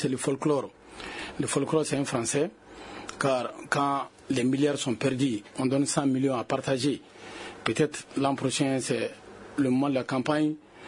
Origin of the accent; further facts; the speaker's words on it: Mali; nous sommes tous des Maliens.